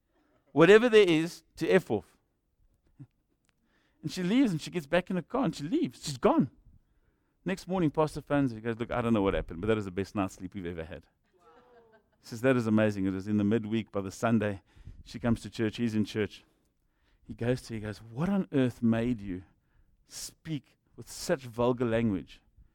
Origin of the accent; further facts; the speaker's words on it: Secunda, Mpumalanga, South Africa; Now, if I'm from Secunda and I say this is a small town, you know, one horse down, sold a horse years ago.